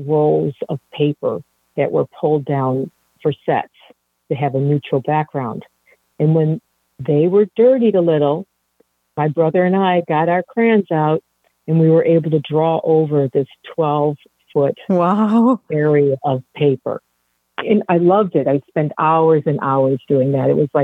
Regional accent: Chicago, Illinois, United States; I grew up in Chicago. I love Chicago. It's like my hometown.

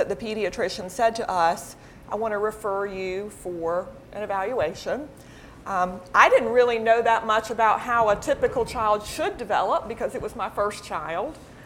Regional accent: South Carolina, United States; now in Washington, United States; Neither of us is from D.C. He's from Boston. I'm from South Carolina, which you can probably tell.

